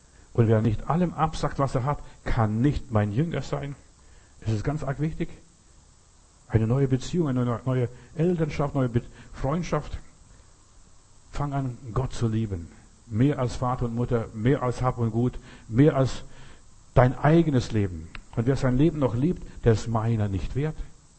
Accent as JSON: {"language": "German", "region": "Bavaria", "country": "Germany", "tie": "born or raised there", "said": "Ich bin in Bayern groß geworden. Wir wohnten eine Weile in Bayern, Niederbayern, im tiefsten Bayern und so weiter."}